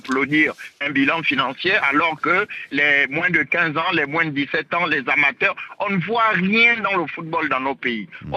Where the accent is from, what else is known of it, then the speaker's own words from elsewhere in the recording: Gabon; Je suis du Gabon.